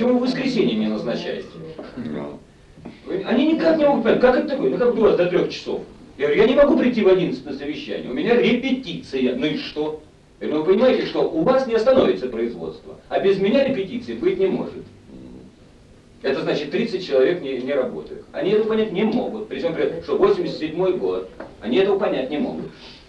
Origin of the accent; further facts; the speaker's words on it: Tula, Tula Oblast, Russia; я туляк еще родом, понимаете